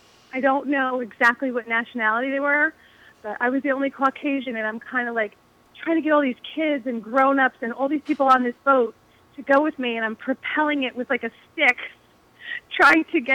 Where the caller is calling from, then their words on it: Gillette, Wyoming, United States; I'm calling from Gillette.